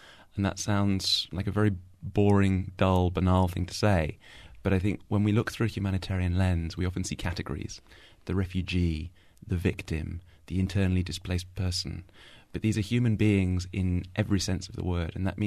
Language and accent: English; United Kingdom; the things that I, as a British person, have in common with a Somali person